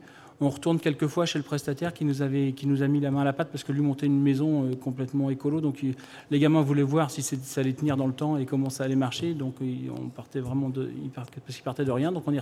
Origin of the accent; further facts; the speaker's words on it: Normandy, France; nous on est de Haute-Normandie